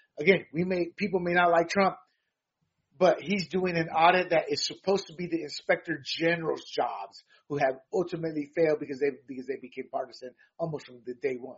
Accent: Panama; And I'm a Latino, born and raised in Panama, half Puerto Rican.

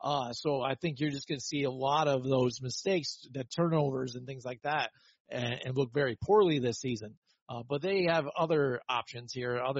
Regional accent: Albany, New York, United States; You know, we are not from Buffalo. We are from upstate New York in the Albany area.

